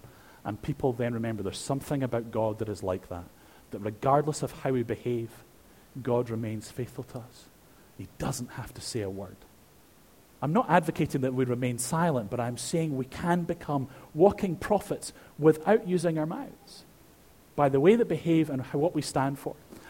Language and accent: English; Edinburgh, Scotland, United Kingdom; accent: Edinburgh; There are city missions over in Dublin, as far as Edinburgh, where my accent betrays me from, London, New York, Chicago